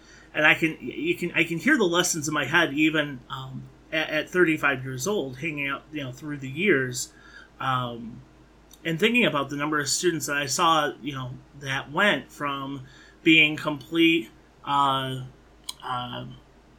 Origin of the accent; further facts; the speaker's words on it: Grand Ledge, Michigan, United States; a top program in a rural community where I grew up in Grand Ledge, Michigan, that is not what most people would consider to be a very wealthy part of the state